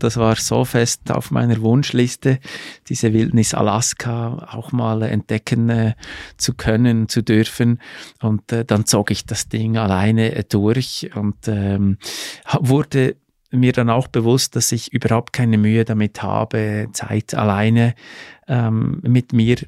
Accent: Bern, Switzerland; Also ich habe ja meine Wurzeln in der Schweiz, bin auch in der Bernstadt Bern geboren.

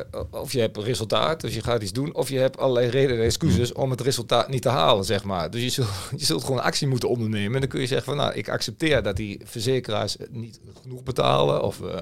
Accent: Enschede, Overijssel, Netherlands; ik kom uit Enschede, dat kun je wel horen waarschijnlijk, uit het oosten des lands. En daar zijn mensen toch wat meer uit de boom kijkerig.

